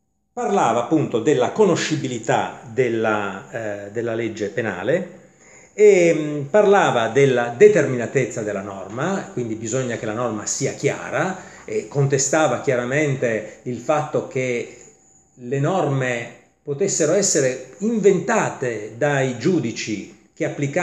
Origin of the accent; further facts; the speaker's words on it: Naples, Campania, Italy; Sono rimasto molto male da buon napoletano qua sotto